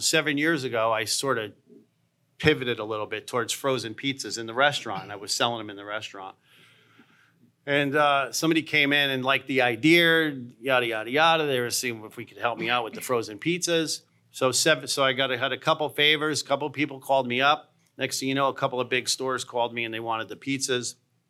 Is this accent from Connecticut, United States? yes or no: yes; New Haven, Connecticut, United States; growing up in this state, we have the best pizza around. So we grew up eating pizza in New Haven and West Haven.